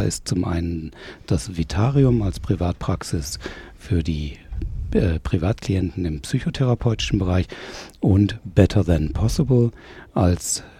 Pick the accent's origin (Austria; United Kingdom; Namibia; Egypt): Namibia; Windhoek, Khomas; also born or lived in Cape Town; now in Germany; gebürtig aus Windhoek, das ist in Namibia, das ist also im südwestlichen Afrika. Das heißt, ich bin also wirklich ein Nike-Schmeckter in jedem Sinne hier im Schwarzwald. Ich bin erst dann in Kapstadt ausgebildet als Medienwirt